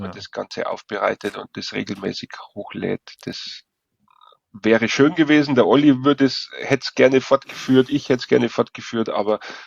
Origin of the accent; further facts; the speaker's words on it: Bavaria, Germany; Ich als Bayer da im tiefen Osten drüben.